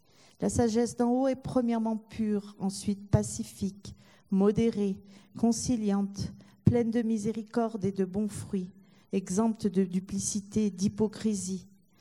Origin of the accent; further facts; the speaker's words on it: Italy; Moi, je suis italienne, hein, je suis un peu sanguine.